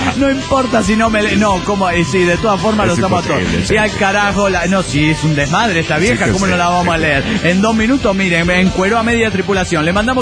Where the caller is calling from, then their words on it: Málaga, Andalusia, Spain; de Málaga, España.